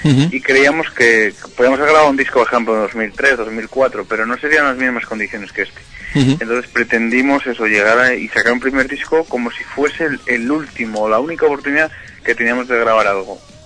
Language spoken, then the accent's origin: Spanish; Asturias, Spain; nuestra forma de pensar es asturiana, o somos de Asturias